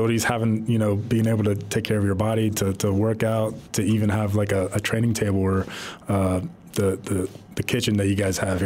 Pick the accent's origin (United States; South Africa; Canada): United States; Pennsylvania; I grew up in Pennsylvania. I grew up a Steeler fan.